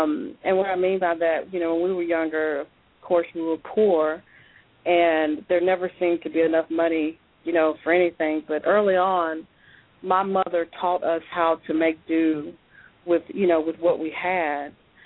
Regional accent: Nashville, Tennessee, United States; born there; I was born in the Preston Taylor Housing Projects in December the 18th, 1974, in those housing projects. Are located on the west side of Nashville

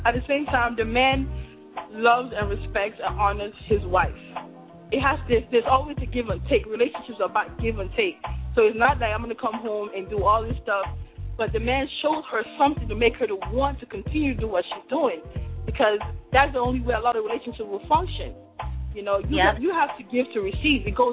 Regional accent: Nigeria

